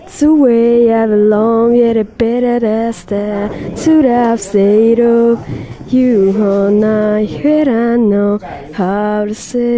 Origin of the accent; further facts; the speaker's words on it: Carpi, Emilia-Romagna, Italy; Carpi. Emilia Romagna.